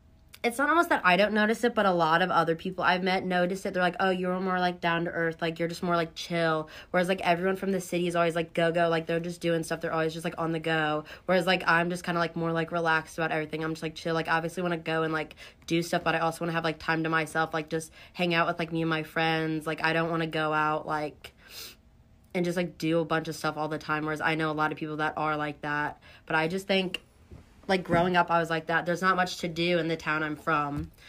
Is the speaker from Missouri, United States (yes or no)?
yes; St. Louis, Missouri, United States; I'm from St. Louis. I'm from a small town outside of St. Louis, and I played soccer with people from like the city of St. Louis